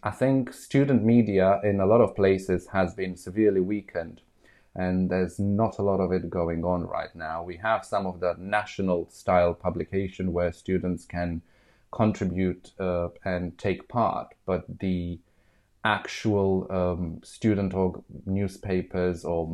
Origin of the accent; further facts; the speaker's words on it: Bucharest, Romania; English is a second language; moved away as an adult; now in United Kingdom; I'm originally from Romania, born in Bucharest, the capital city there